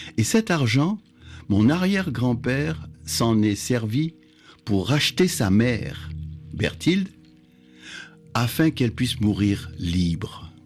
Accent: Basse-Terre, Guadeloupe; born there; Je suis né à Basse-Terre, en Guadeloupe, et je suis fier d'être basse-terrien.

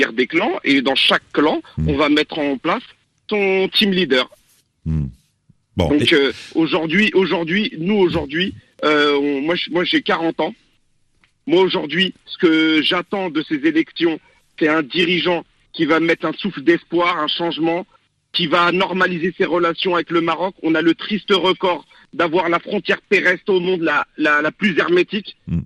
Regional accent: France; born there; moi, je suis à Paris, je suis ce qu'on appelle chez les jeunes binationaux. Je suis né en France, mais d'origine algérienne.

